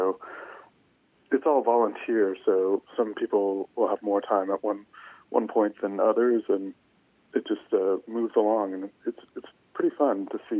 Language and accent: English; Anchorage, Alaska, United States; also born or lived in Fairbanks; Sure. I was born in Fairbanks and have lived in Anchorage most of my life.